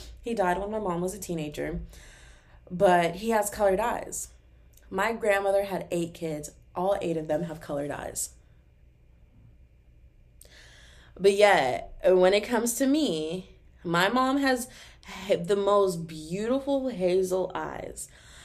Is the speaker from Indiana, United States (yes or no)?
no; Texas, United States; But I still love me some Texas, cause I'm from Texas, man.